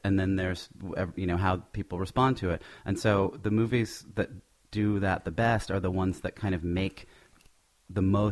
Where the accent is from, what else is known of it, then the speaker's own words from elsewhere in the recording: Los Angeles, California, United States; and I'm from Los Angeles, so the prospect of seeing it destroyed by actual fire was very pleasing.